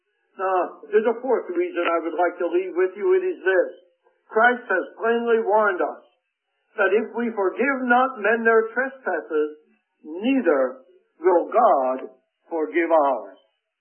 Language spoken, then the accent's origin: English; United States; Now, I'm thankful I'm an American. But I'm an American secondly.